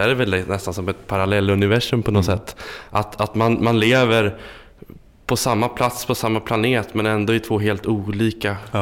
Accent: Kumla, Örebro County, Sweden; Kvismaren, Oset och Tysslingen som ju omgiver Kumla, där jag är född och uppvuxen

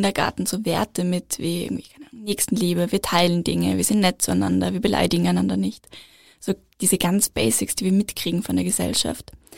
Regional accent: Vienna, Austria; Ich bin in Wien aufgewachsen, im 12. Bezirk in Meidling, und meine Lohnarbeit ist Tanzlehrerin.

